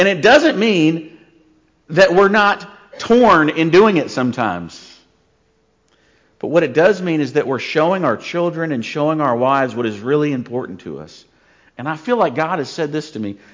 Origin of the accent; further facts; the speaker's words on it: North Carolina, United States; born there; moved away as an adult; also born or lived in Germany / Florida / New Orleans; Me, I was born in North Carolina, you know. I enlisted in the military. I moved to Germany. Then I moved to Florida. Then I got called to ministry. I moved to New Orleans.